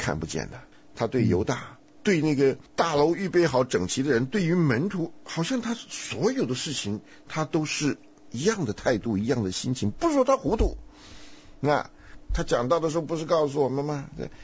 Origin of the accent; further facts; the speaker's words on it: China; 但是我们中国人讲的平常心呢，就是说我好像跟这什么事情都没有关系一样，